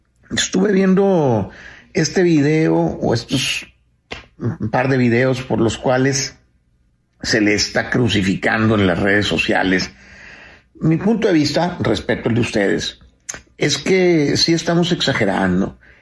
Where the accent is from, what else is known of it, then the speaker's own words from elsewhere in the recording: Monterrey, Nuevo León, Mexico; Yo soy de Monterrey y los tacos de barbacoa de ahí no te los cambio por los de ningún lado, ¿verdad?